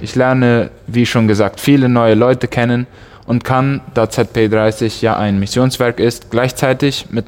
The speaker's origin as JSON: {"language": "German", "town": "Neuland", "region": "Boquerón", "country": "Paraguay", "said": "Ich komme aus Neuland und habe im letzten Jahr den dritten Kurs im Colegio Secundario Neuland abgeschlossen."}